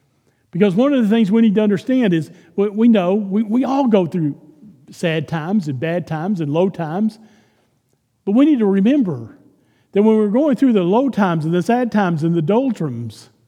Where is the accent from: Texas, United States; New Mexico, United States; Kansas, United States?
Texas, United States; now in South Dakota, United States; Texas is where I grew up. But as soon as I had the opportunity, pretty close. Yeah, as soon as I got the opportunity, I came to South Dakota as soon as I could.